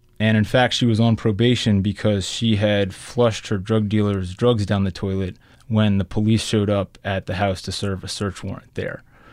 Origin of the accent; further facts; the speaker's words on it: Metairie, Louisiana, United States; I grew up in Metairie. I had no experience in Central City or Holly Grove or any places like that.